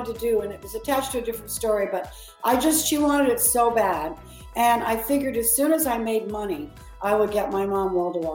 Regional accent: Maryland, United States; because I'm from Maryland and, you know, near Washington, D.C.

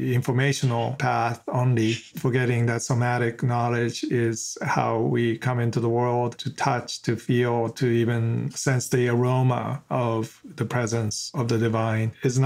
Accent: New Jersey, United States; also born or lived in Boston / Sweden / Kamakura, Japan; I was born in Boston. My father, being a research scientist, we spent a lot of time in other places as well, such as Sweden. But I went to grade school in Kamakura, Japan, and then I was back in New Jersey for middle school, high school

